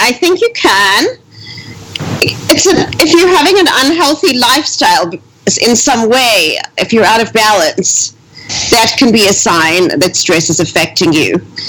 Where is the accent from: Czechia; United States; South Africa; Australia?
South Africa; I grew up in South Africa towards the last years of apartheid. So it was a very stressful time.